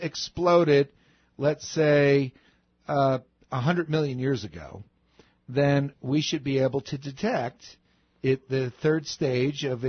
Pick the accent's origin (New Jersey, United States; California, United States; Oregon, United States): New Jersey, United States; Prospect Park; Well, when I grew up in Prospect Park, New Jersey, there was a remnant store my mother used to shop in.